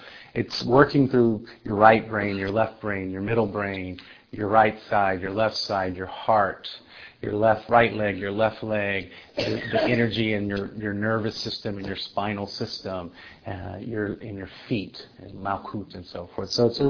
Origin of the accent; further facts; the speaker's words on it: Georgia, United States; but I grew up in Georgia